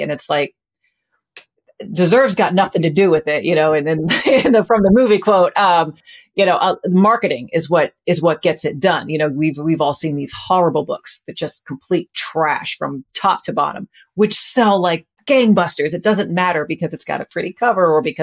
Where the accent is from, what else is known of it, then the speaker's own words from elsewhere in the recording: Kansas, United States; And then when I moved back to my home state of Kansas